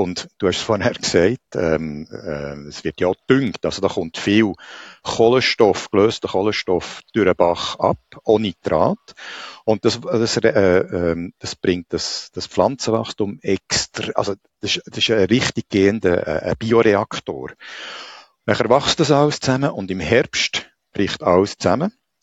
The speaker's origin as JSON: {"language": "German", "country": "Switzerland", "said": "und zwar läuft es bei uns in der Schweiz so"}